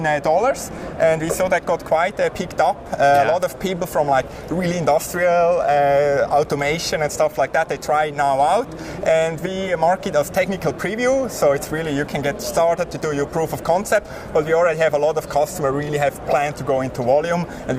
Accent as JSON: {"language": "English", "country": "Switzerland", "accent": "Swiss", "said": "My funny accent is from Switzerland."}